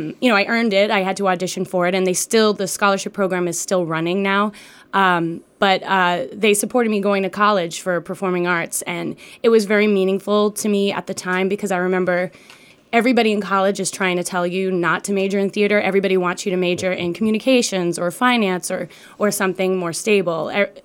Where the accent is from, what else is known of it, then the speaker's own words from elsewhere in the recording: Cumberland, Rhode Island, United States; I grew up in Cumberland and went to college in Massachusetts and then moved to Rhode Island after college